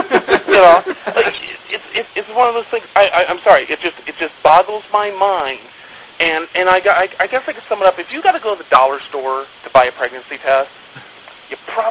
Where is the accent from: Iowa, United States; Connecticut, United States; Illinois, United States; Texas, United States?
Iowa, United States; now in Sterling, United States; It's by Chicago. I'm originally from Iowa.